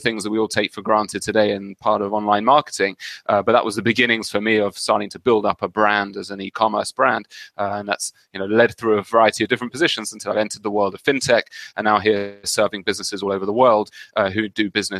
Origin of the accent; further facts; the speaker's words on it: London, United Kingdom; Yeah, so I'm a Londoner born and bred. I grew up in North London and lived the first 25 years of my life there.